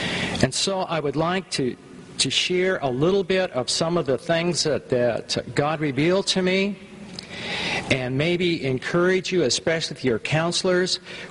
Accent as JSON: {"language": "English", "town": "Los Angeles", "region": "California", "country": "United States", "tie": "born or raised there", "said": "When I pastored my first church, I grew up in Los Angeles, and my wife and I were called to pastor out in nowhere."}